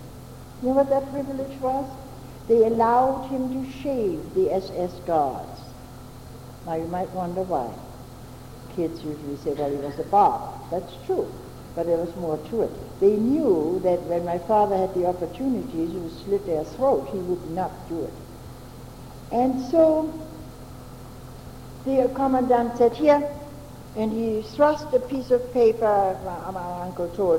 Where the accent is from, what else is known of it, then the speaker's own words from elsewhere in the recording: Germany; English is a second language; I'm German. I kind of tried to minimize it, you know. And I said, well, I was born in Germany.